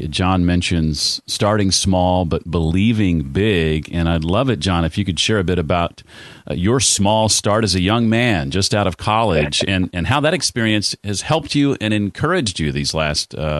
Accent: Indiana, United States; I'm from Indiana, and I've never heard of it.

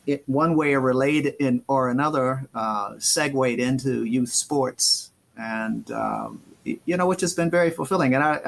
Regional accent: St. Louis, Missouri, United States; I'm from St. Louis, and there's a lot of ball players, of course, over there.

